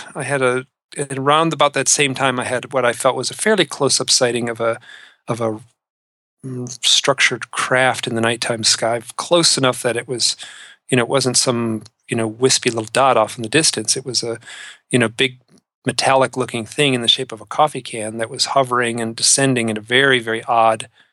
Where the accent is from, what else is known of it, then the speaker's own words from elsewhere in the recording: Michigan, United States; it's a calm, beautiful night in the Midwest. I grew up near Detroit.